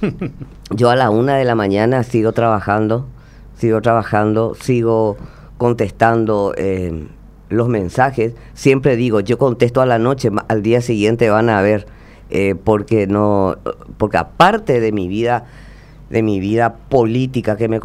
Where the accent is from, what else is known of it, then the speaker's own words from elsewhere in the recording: Paraguay; Somos paraguayos.